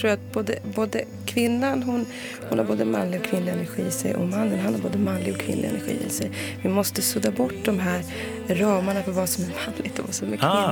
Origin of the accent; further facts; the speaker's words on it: Morocco; Man tittar man på där jag kommer från som är marokkan